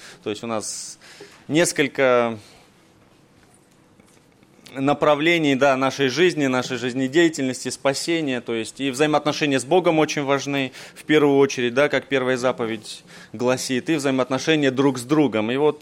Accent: Novosibirsk, Novosibirsk Oblast, Russia; мне 31 год, лет. Мы из Новосибирска

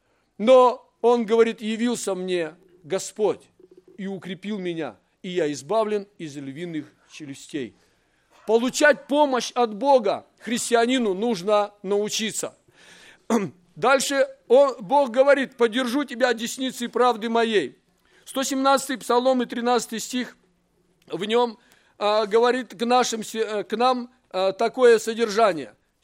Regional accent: Siberia, Russia; а я сибиряк, вот в западно-сибирской равнине живу.

